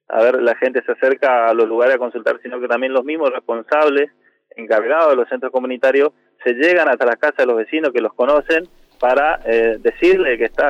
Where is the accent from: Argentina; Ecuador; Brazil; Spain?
Argentina; Resistencia, Chaco; Y particularmente somos chaqueños y resistencianos, que me parece que por ahí tiene otro condimento.